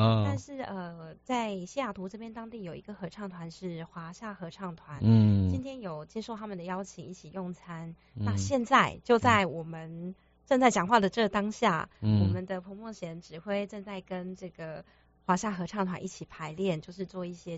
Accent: Taiwan; 啊，没有，我是台湾土生土长。

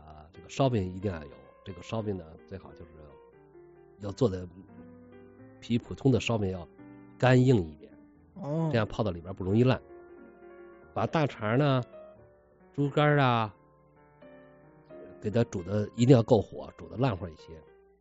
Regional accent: Guangdong, China; 但是咱们广东人呢，咱们去吃饮茶

